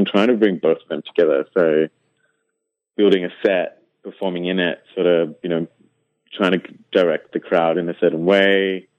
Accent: Singapore; So I'm originally from Singapore as well.

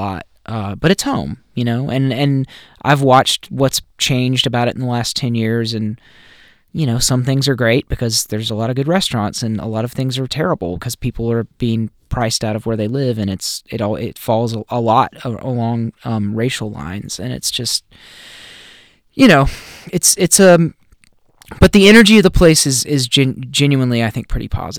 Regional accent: Nashville, Tennessee, United States; growing up in Nashville

